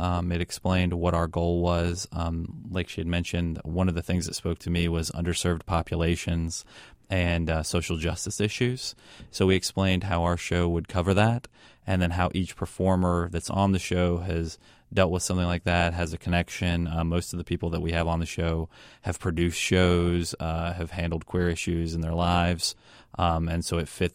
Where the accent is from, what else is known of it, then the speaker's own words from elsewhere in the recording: the South, United States; Growing up in the South, they don't teach us those kinds of things.